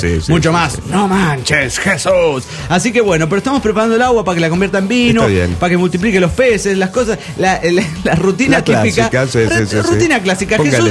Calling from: Monterrey, Nuevo León, Mexico; de Monterrey.

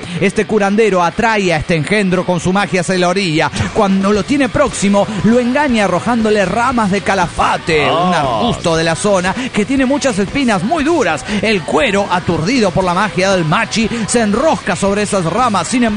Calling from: Monterrey, Nuevo León, Mexico; de Monterrey.

